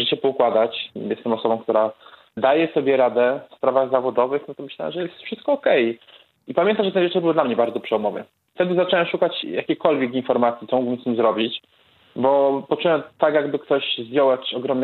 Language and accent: Polish; Wieluń, Łódź Voivodeship, Poland; Ja jestem z Wielunia w województwie łódzkim. Mam 33 lata.